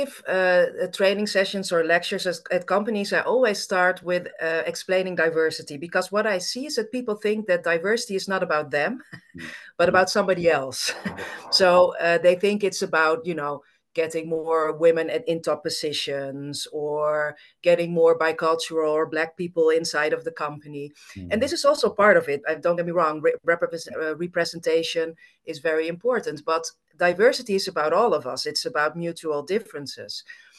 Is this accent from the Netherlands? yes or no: yes; Amsterdam, North Holland, Netherlands; So I grew up actually in the Netherlands, in Amsterdam. I grew up in a bicultural family. My mother is Dutch and my father is Greek. Mm-hmm. And my father migrated to the Netherlands and then met my mother.